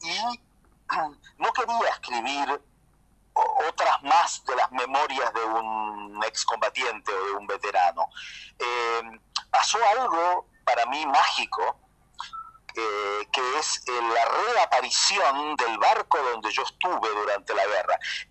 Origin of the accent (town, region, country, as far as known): Argentina; moved away as an adult; now in Santiago, Chile